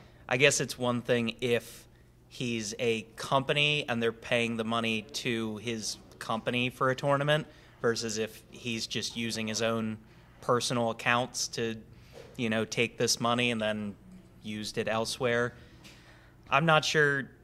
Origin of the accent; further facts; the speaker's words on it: Harrisburg, Pennsylvania, United States; now in Lancaster, United States; I'm from Harrisburg, PA, now live in Lancaster, PA.